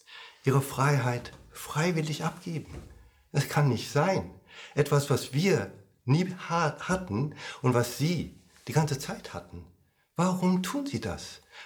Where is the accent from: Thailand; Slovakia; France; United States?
Thailand; now in Germany; Ich liebe meine Heimat Thailand und ich bin auch Thailänder geblieben, lange, lange Zeit. auch nachdem ich deutscher Beamter geworden bin, war ich Thailänder. Und ich habe die deutsche Staatsangehörigkeit erst angenommen vor 2 Jahren. Da bin ich deutscher Bürger